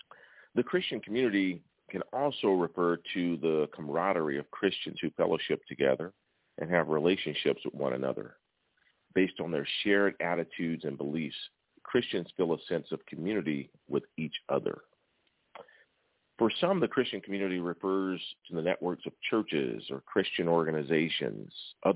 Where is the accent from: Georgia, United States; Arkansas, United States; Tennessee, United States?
Tennessee, United States; Greeneville; I'm in my hometown of Greenville, Tennessee